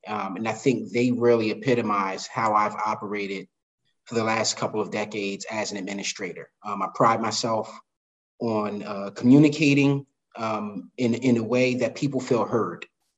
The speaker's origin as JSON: {"language": "English", "town": "Camden", "region": "New Jersey", "country": "United States", "tie": "born or raised there", "said": "I'm born and raised in Camden, New Jersey. So I'm a South Jersey transplant. I've been here in now Northern New Jersey for about 20 years."}